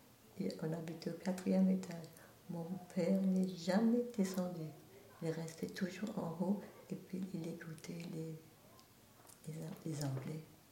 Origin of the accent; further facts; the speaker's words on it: Boulay, Grand Est, France; born there; Je vais avoir maintenant 81 ans. Moi, je suis née à Boulay, près de Metz.